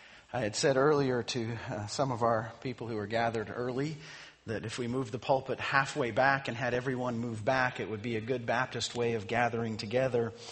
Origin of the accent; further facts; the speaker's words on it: Calgary, Alberta, Canada; as a Canadian who grew up in Calgary and then spent time up north in Houston